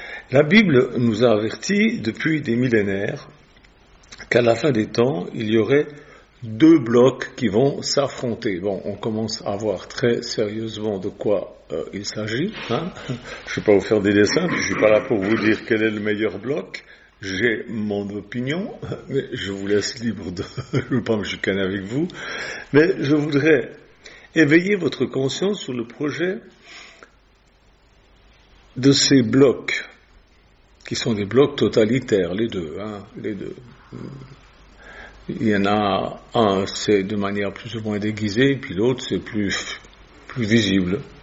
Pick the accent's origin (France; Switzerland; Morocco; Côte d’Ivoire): Switzerland; Lausanne, Vaud; born there; puisque je suis suisse et je suis né à Lausanne.